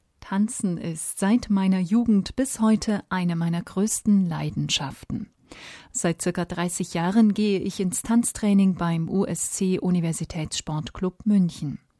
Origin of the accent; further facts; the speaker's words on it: Izmir, İzmir, Turkey; Ich bin in der Türkei geboren und lebte dort mit Mama, Papa, meiner kleinen Schwester Selime und meinem großen Bruder Ufuk in Izmir, in einem kleinen Häuschen mit 2 Zimmern, einer Küche und einem Klo.